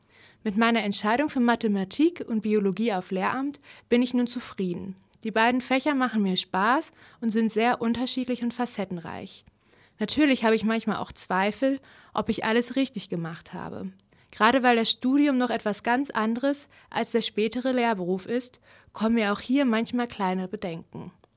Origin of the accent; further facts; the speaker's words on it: Schleswig-Holstein, Germany; now in Ulm, Germany; die Entfernung von Ulm zu meiner Heimatstadt in Schleswig-Holstein hatte ich unterschätzt